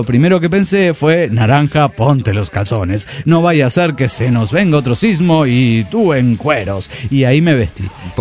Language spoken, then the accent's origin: Spanish; Guadalajara, Jalisco, Mexico; born there; now in Monterrey, Mexico; de Guadalajara, Jalisco, México.